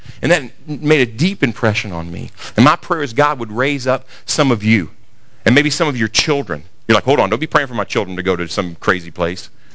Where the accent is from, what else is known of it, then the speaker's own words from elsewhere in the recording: Russell, Kentucky, United States; I remember that happened in my little church growing up in Russell, Kentucky.